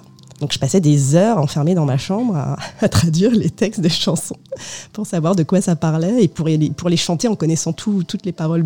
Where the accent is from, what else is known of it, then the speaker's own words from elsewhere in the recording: France; born there; Et je suis d'origine portugaise, oui, je ne l'ai pas précisé. Je suis née en France de deux parents portugais, venue en France dans les années 70.